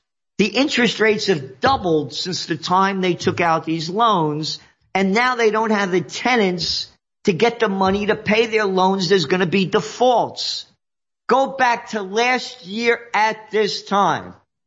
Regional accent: New York, United States; This did not exist before the COVID war. I'm a New Yorker.

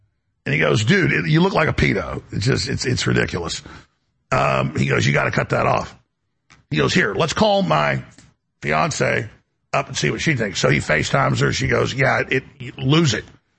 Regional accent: United States; I'm an American. I'm a Thomas Jefferson guy.

